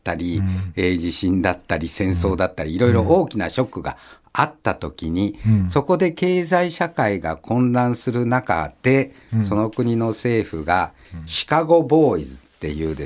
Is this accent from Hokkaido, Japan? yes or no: no; Saga, Japan; でこれ私の田舎なんであえて言うんですけれども、佐賀なんて繁華街なんてほとんどないって言ったらぶっ飛ばされる。